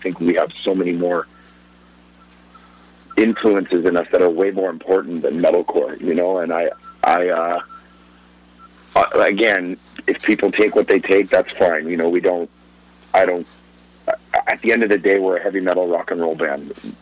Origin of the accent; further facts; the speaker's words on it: Canada; I'm from the opposite end of the South. I grew up in Canada.